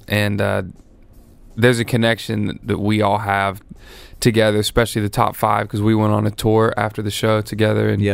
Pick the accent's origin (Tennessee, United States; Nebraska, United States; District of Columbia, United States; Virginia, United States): Tennessee, United States; accent: mild country accent; bit of a country accent, I guess. But believe it or not, it is compared to most people in Tennessee. My accent is very mild.